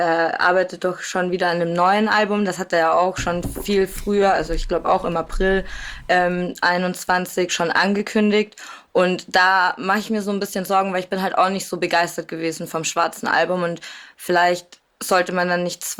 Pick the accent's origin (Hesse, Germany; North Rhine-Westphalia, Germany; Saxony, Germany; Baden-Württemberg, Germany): North Rhine-Westphalia, Germany; Cologne; als Kölnerin.